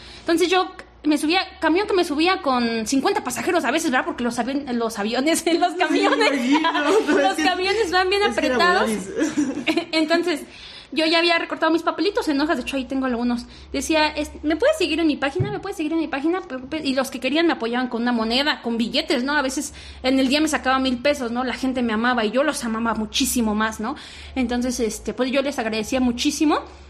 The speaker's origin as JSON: {"language": "Spanish", "town": "Iztapalapa", "region": "Mexico City", "country": "Mexico", "tie": "born there", "said": "yo nací en Iztapalapa, Ciudad de México. Mi familia se fue allá debido a la migración."}